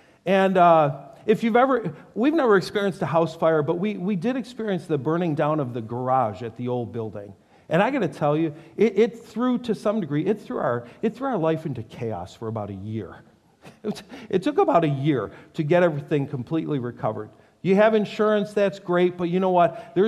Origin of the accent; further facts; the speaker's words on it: New York, United States; My home state, New York, is known for people who talk fast.